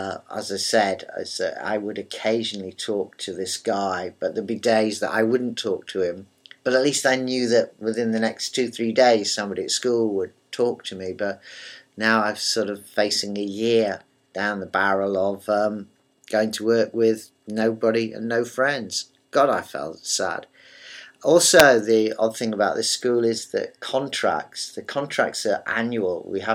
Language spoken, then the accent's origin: English; England, United Kingdom; And because I'm English, I thought, well, I won't argue.